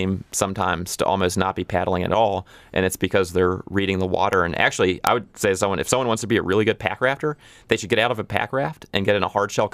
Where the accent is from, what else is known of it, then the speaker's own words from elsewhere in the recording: Southeast, United States; I grew up in the Southeast where whitewater canoeing is still prevalent.